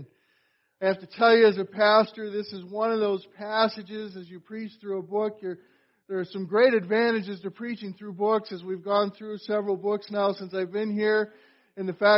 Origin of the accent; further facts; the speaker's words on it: United States; being an American, living in the United States, we take that for granted.